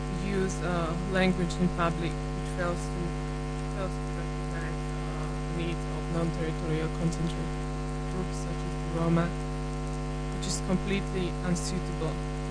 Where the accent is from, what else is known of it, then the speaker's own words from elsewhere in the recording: Canada; And as Canadian